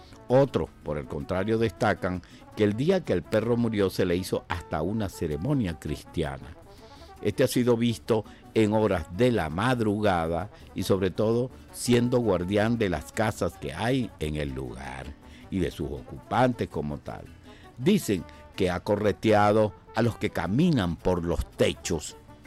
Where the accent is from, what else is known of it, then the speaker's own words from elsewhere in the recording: Valencia, Carabobo, Venezuela; now in Caracas, Venezuela; nosotros los provincianos, digo los provincianos, pero yo soy de Valencia, y así, bueno, yo formo parte de ese 60% de población que tiene Caracas, que somos venidos de la provincia